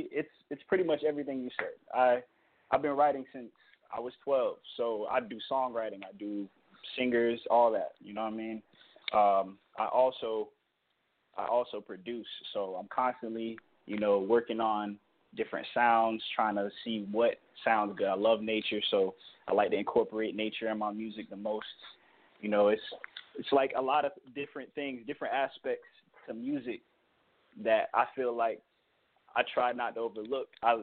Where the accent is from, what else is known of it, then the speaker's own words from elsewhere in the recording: Jacksonville, Florida, United States; also born or lived in Lake City; I was born in Lake City, Florida. I was raised in Jacksonville.